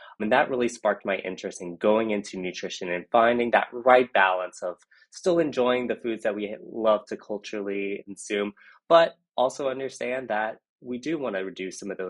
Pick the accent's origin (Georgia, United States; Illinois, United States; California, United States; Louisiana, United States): Louisiana, United States; So I come from South Louisiana, where we have some wonderful cuisine.